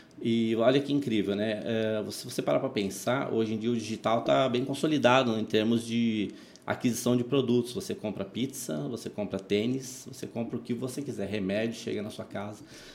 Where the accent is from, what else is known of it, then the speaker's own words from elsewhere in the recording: São Paulo, Brazil; Eu sou nascido em São Paulo, paulistano, ali da raiz, né? Moro com a minha mãe até hoje.